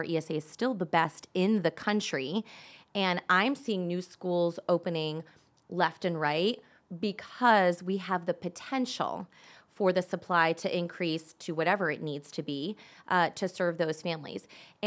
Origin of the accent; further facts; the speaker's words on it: Arizona, United States; I grew up in Arizona, went to public school, kindergarten through 12th grade